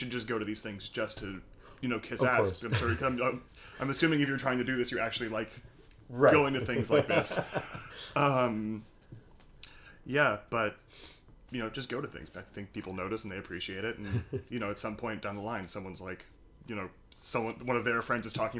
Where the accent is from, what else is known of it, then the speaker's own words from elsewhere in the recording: New Jersey, United States; But I mean, I grew up in New Jersey.